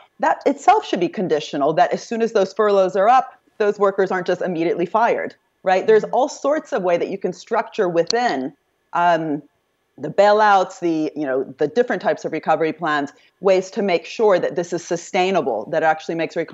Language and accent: English; Italy; English is a second language; I'm from Italy, or I didn't tell you that, I am from Italy.